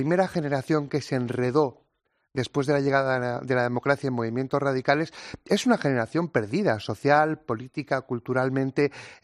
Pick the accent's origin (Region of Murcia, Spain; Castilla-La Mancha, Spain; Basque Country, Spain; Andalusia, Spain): Basque Country, Spain; Bermeo; Yo estuve estudiando hasta tercero de BUP en mi pueblo, en Bermeo.